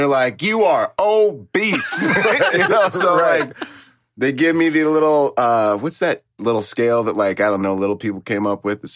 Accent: Washington, United States; so I grew up in Washington State. I go visit my dad in the Bahamas, in Nassau, Bahamas during the summer.

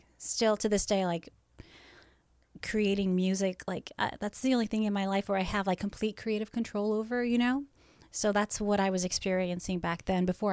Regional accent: California, United States; I'm like, what accent? I grew up in California.

